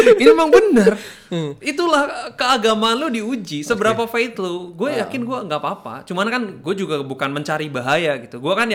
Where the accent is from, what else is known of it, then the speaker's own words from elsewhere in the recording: Bali, Indonesia; apalagi kan gue orang Bali ya, sepi banget hotel.